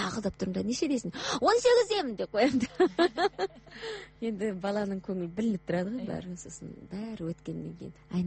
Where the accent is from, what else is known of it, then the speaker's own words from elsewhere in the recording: Petropavl, North Kazakhstan Region, Kazakhstan; Сонда мен өзімді Қызылжардың қызыл сөзді қызымын деп айтамын өзімді.